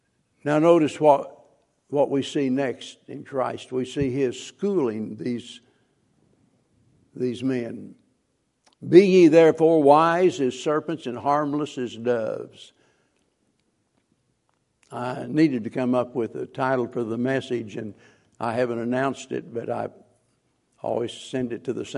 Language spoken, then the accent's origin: English; the Ozarks, United States; And I come from the Ozarks, and there we've got cottonmouths and snakes, copperheads, cottonmouths.